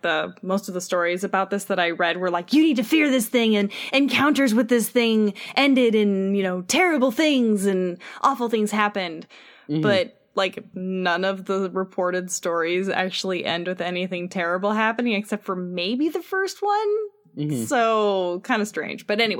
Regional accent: California, United States; And I'm born and raised in California here.

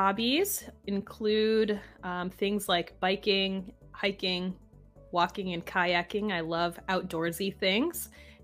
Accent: Utica, New York, United States; I grew up in Utica, New York.

